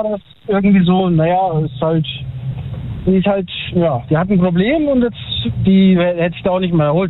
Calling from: Schenkelberg, Rhineland-Palatinate, Germany; Schenkelberg, Westerwald.

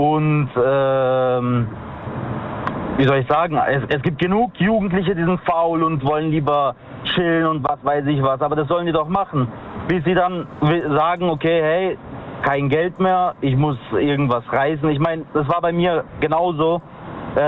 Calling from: Karlsruhe, Baden-Württemberg, Germany; Ich bin aus Karlsruhe.

